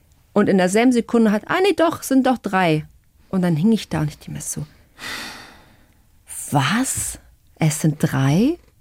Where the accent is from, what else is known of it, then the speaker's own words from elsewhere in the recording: Portugal; Nicht ganz da, wo ich herkomme, aber in der Nähe. Was heißt in der Nähe? Portugal ist so klein, das ist ja alles in der Nähe.